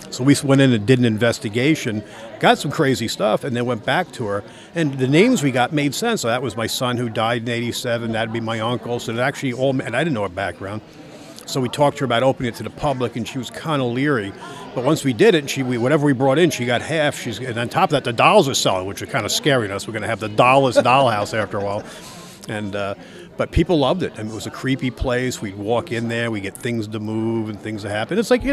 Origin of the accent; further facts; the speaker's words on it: Long Island, New York, United States; but I'm from Long Island, New York. There's, you know, no Bigfoots there.